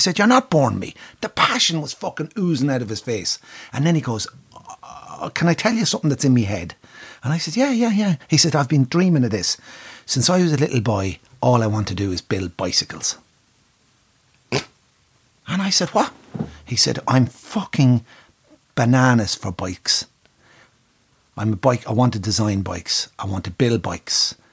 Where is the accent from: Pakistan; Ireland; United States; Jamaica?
Ireland; Kildare; born there; I said, I was born in Brer, just from the Curragh.